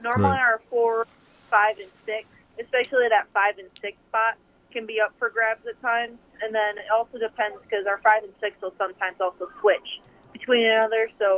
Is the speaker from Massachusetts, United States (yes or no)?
no; Indiana, United States; And no, I'm from Indiana, so I don't see a whole lot of mountains. All of our, where I'm from, is all flat.